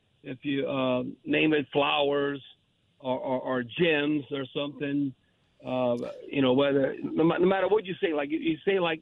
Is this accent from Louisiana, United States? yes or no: yes; Louisiana, United States; I'm a Cajun, but I'm not raging, so I don't like that name.